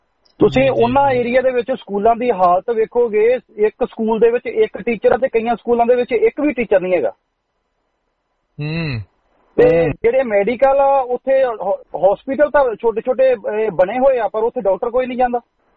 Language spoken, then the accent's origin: Punjabi; Patti, Punjab, India; ਆੜਾ ਮੇਰਾ ਵੀ ਪੱਟੀ ਏਰੀਆ ਵਾ, ਮੇਰੇ ਇਲਾਕੇ ਦੀ ਗੱਲ ਹੋਈ